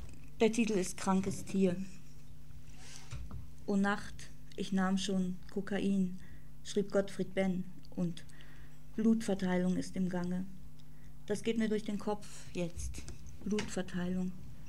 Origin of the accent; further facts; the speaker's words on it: North Rhine-Westphalia, Germany; Ich komme aus dem Ruhrgebiet, bin immer gerne in Berlin